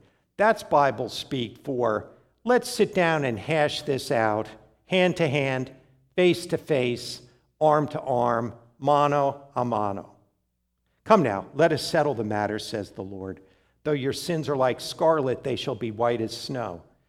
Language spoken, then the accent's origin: English; United States; Growing up outside New York City meant that commercials on TV would be all of the current and upcoming Broadway plays and musicals, which was sometimes great.